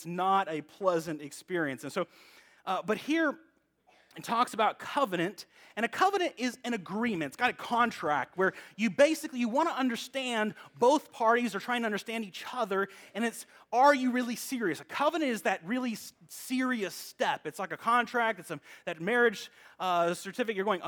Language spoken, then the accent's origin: English; the South, United States; That's part of my internal expectations of myself and growing up in the South, right?